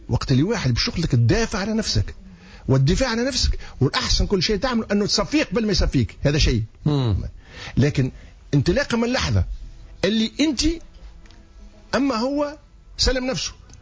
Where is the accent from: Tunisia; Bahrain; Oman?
Tunisia; نحنا من تونس